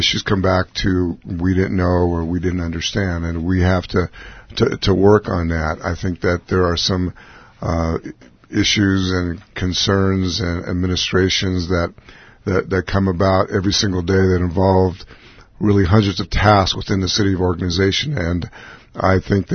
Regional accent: Tucson, Arizona, United States; I think that the advantage I have growing up in Tucson and knowing a lot of people and people not being afraid to come up to me in the Safeway or at a coffee shop

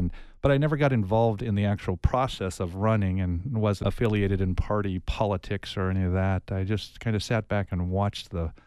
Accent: Tucson, Arizona, United States; I was born and raised in Tucson. My folks came to Tucson.

